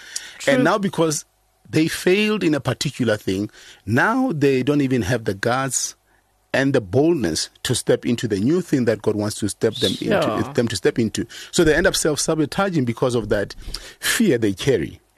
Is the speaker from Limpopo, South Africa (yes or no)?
yes; Mokopane, Limpopo, South Africa; I was born in Limpopo in a small town called Mukopani. Mm-hmm. A township called Makhwelereng. So I'm from actually Makhwelereng.